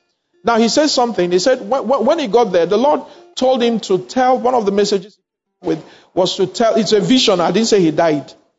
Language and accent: English; Nigeria; I said, I'm not your pastor. I am from Nigeria. You are in Austria. You are in Poland.